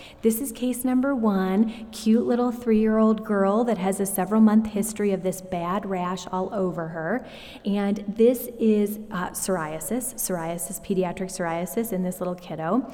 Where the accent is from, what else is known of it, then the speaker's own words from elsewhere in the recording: Arizona, United States; I grew up in Arizona.